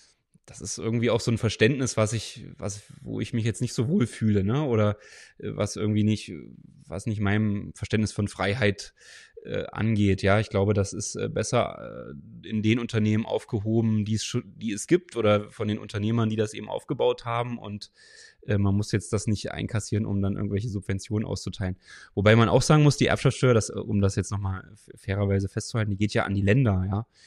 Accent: East Germany, Germany; Als Ostdeutscher hier halte ich da auch mal die Fahne hoch.

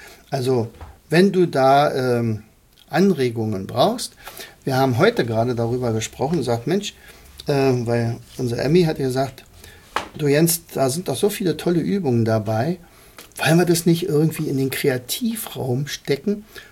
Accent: Rauen, Brandenburg, Germany; wenn ich jetzt über mein Heimatdorf geschrieben habe, da habe ich ja doch ein bisschen vom Leder gezogen, vom Hosenträger, Lederhosenträger gezogen, weil ja offensichtlich in Rauen offensichtlich alles entstanden ist.

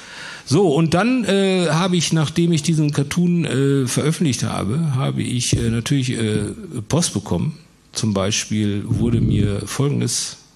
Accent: Herne, North Rhine-Westphalia, Germany; Ich bin in Herne groß geworden und in Bochum dick.

